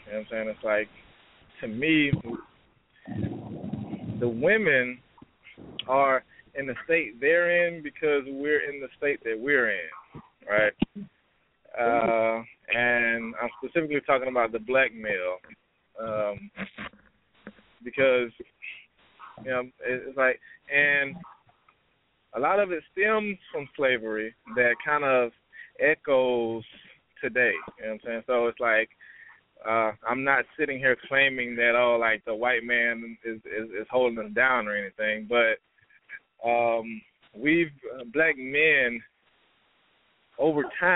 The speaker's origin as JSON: {"language": "English", "region": "Georgia", "country": "United States", "said": "from Georgia."}